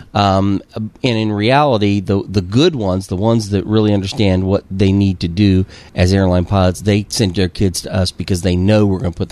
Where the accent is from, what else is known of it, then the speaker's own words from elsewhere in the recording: Illinois, United States; also born or lived in Cincinnati, United States; I'm from Illinois.